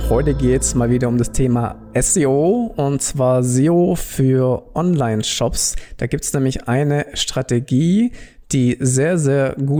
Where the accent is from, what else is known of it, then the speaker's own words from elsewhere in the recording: Baden-Württemberg, Germany; Genau, und ich bin ja Schwabe